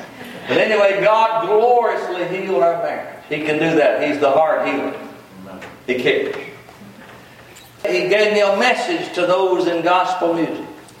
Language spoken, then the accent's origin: English; Baltimore, Maryland, United States; Folks, I'm nobody from nowhere, okay? I'm from Baltimore. Some of y'all know about Baltimore.